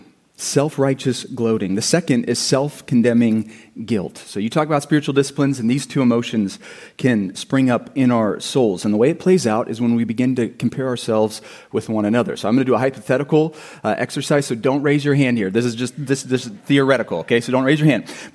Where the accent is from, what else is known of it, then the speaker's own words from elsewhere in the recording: Ames, Iowa, United States; born there; I was born in Ames.